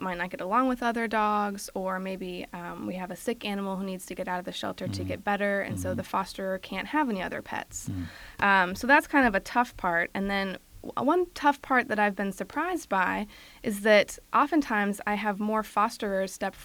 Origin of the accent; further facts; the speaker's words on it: Raleigh, North Carolina, United States; now in Maryland, United States; Well, I call Raleigh, North Carolina, my hometown, so here's a shout-out to NC State. Lived in Raleigh, now I live in Maryland